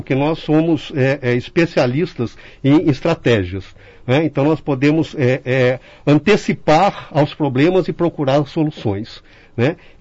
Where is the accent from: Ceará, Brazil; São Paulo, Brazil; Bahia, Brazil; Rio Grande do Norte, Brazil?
São Paulo, Brazil; Capivari; eu sou de Capivari. Entrei no Exército aqui na Escola Preparatória de Cadetes aos 16 anos.